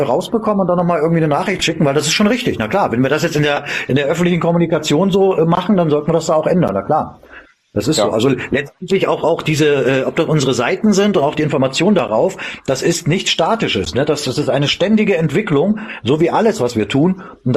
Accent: Bavaria, Germany; Und leider bin ich aus Oberbayern.

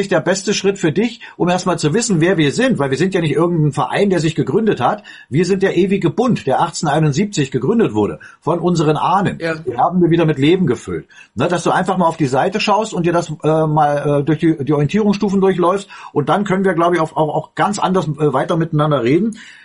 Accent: East Germany, Germany; ich bin auch in der DDR groß geworden

